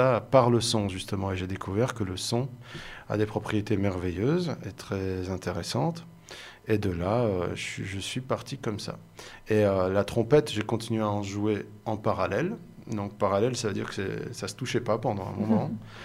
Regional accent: Belgium; En tout cas, en Belgique, ça se dit aussi, là d'où je viens, là où j'ai grandi, en tout cas.

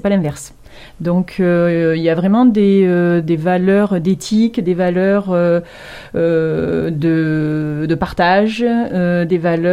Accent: Digne-les-Bains, Provence-Alpes-Côte d'Azur, France; je suis originaire de Digne-les-Bains, mais ma mère est parisienne

